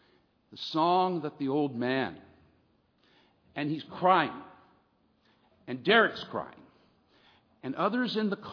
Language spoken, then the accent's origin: English; San Diego, California, United States; As I was raised in San Diego and then decided to go off into campus chaplaincy ministry